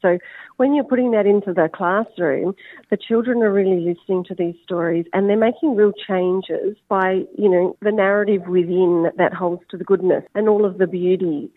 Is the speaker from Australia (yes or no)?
yes; Adelaide, South Australia, Australia; now in Melbourne, Australia; I grew up in Adelaide. I'm a Yankunjara Wirangu Gugutha woman from South Australia, but I moved to Nam probably, I think it's been about 25 years